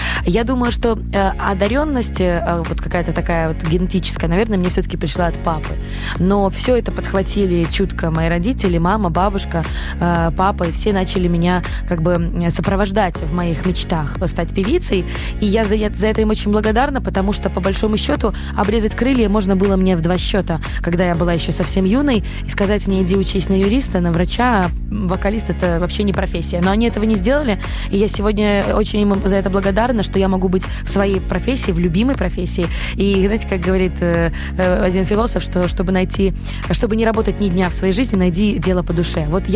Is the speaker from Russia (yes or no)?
no; Mogilev, Mogilev Region, Belarus; в Могилеве обо мне узнали раньше, чем в Минске, потому что я родом из Могилева